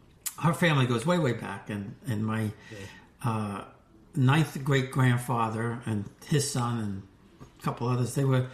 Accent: College Point, New York, United States; I grew up in College Point. You know, my parents grew up in Corona, but, you know, then they lived in Whitestone, and then we were in College Point.

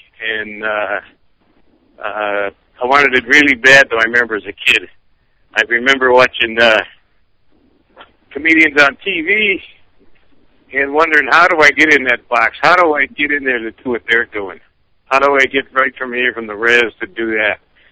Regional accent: Wisconsin, United States; I'm an Oneida from Wisconsin, and I've been a stand-up comedian since 1975.

